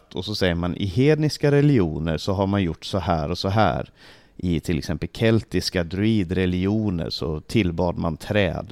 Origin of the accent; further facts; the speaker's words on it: Stockholm, Stockholm County, Sweden; Själv så är jag uppväxt i Sverige med en väldigt trevlig julhögtid varje år.